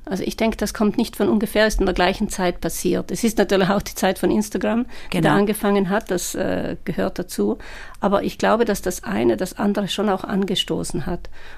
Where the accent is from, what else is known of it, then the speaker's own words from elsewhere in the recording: Jochgrimm, Trentino-Alto Adige, Italy; ich bin aufgewachsen in Jochkrim, da ist das Weißhorn mit der Blätterbachschlucht, ist auch Teil.